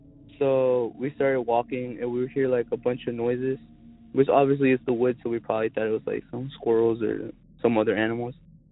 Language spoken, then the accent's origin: English; Zebulon, North Carolina, United States; I'm from Zebulon, North Carolina.